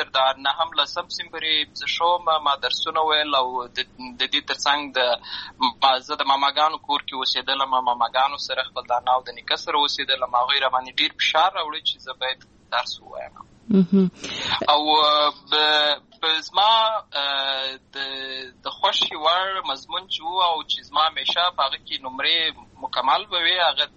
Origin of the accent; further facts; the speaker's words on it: Lashkar Gah, Helmand, Afghanistan; also born or lived in Uruzgan; زه په اصل کې د اروزګان ولایت یم، اما زه په هلمند ولایت لشکرګاه کې پیدا شوی یم. همالته لوی شوی یم، همالته مې ښوونځی لوستی دی